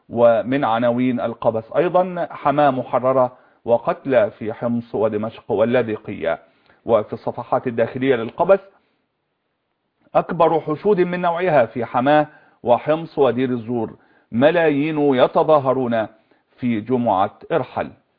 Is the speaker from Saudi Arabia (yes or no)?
no; Egypt; عندنا في مصر كانوا يقولون ارحل يعني امشي، انت ما بتفهمش.